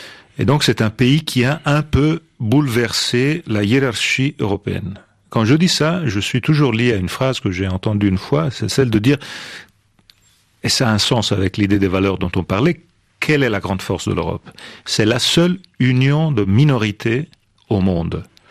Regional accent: Pisa, Tuscany, Italy; French is a second language; also born or lived in Strasbourg; Je vous dis « non, écoutez, moi je suis de Pise ». Pas de Florence.

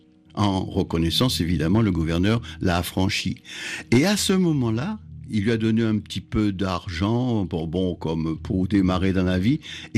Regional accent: Basse-Terre, Guadeloupe; born there; Je suis né à Basse-Terre, en Guadeloupe, et je suis fier d'être basse-terrien.

